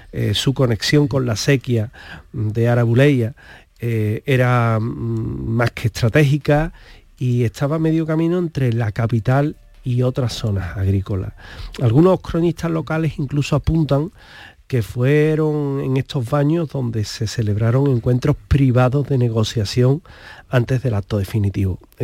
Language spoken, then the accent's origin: Spanish; Andalusia, Spain; A nosotros nos gusta porque somos andaluces